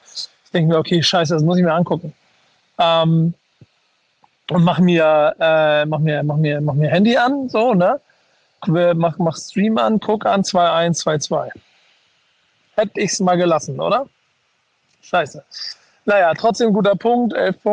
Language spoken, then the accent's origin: German; Bremen, Germany; als Bremer